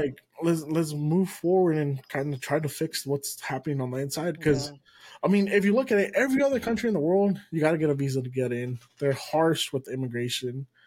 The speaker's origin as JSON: {"language": "English", "country": "United States", "tie": "born or raised there", "said": "I'm Mexican-American here, right? Like, to the white people, I'm Mexican. To the Mexicans, I'm American. But like, this is the country I was born in. This is where I was raised."}